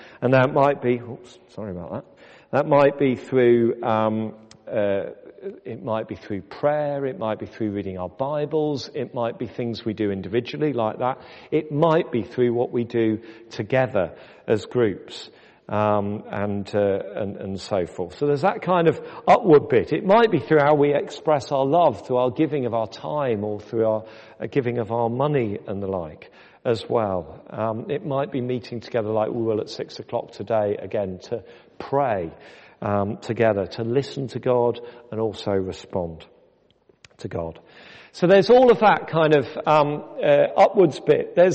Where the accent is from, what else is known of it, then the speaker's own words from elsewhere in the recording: United Kingdom; We're British, for goodness sake. It's our national pastime.